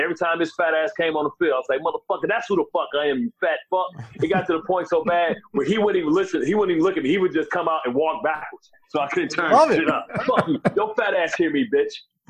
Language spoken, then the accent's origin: English; Detroit, Michigan, United States; And ain't I'm from Detroit. It's on site.